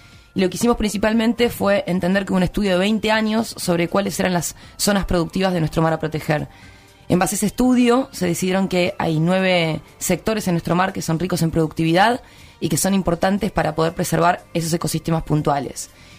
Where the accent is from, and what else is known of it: Argentina